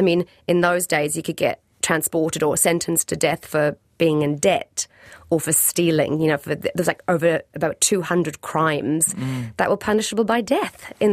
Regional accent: Wallsend, North East England, United Kingdom; moved away; In Wall's End, which is the northeast of England.

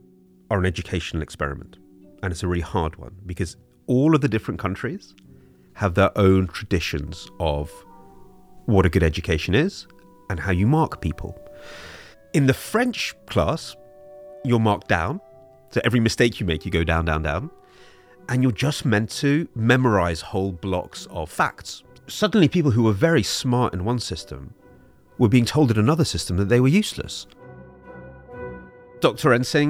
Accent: England, United Kingdom; So we'd really play up, we're English, we're the crazy ones.

